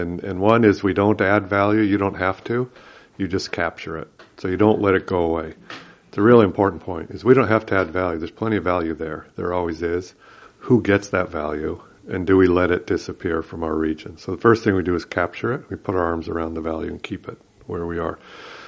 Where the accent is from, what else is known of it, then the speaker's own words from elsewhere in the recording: Cupertino, California, United States; So I grew up in Cupertino in the Bay Area. It was a suburb of San Francisco.